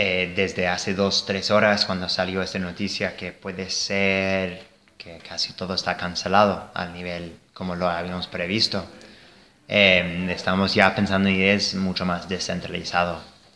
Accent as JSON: {"language": "Spanish", "country": "United States", "second_language": "Spanish", "said": "Y bueno, vengo de Estados Unidos y recordamos muy bien el error enorme que ha sido el 9-11."}